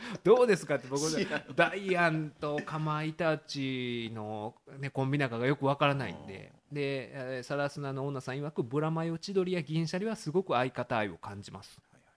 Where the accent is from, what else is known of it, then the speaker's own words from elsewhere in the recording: Kyoto, Japan; 京都と大阪やったらまた違いますもんね、うんうん、僕はやっぱあのね、京都のなんていうかもう、ね、湯豆腐で育った